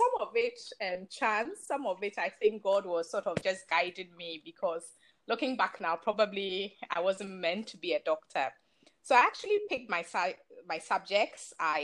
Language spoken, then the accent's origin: English; Accra, Greater Accra, Ghana; So I grew up in Accra, Ghana.